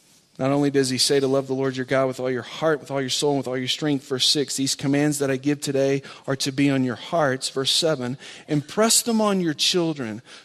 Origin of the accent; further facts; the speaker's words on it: Houston, Texas, United States; Now, I grew up in Houston, Texas, so that was different for me.